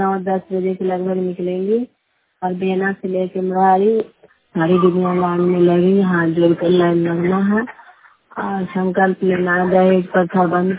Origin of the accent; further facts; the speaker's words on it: Kachahra, Bihar, India; मैं कचहरा गांव से हूँ और नॉर्थ ब्लॉक जिला नालंदा के वासी हूँ।